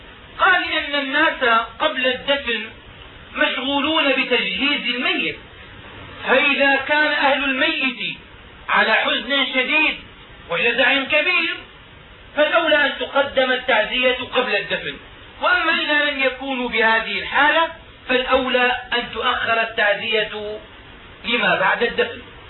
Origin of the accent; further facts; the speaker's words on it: Damascus, Damascus Governorate, Syria; وهكذا كان يفعل العلماء عندنا في دمشق